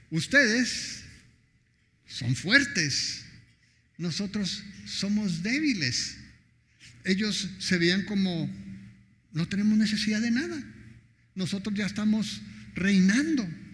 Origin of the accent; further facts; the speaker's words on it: Ciudad Obregón, Sonora, Mexico; soy de Obregón. En Obregón la gente casi ni se fija en nada.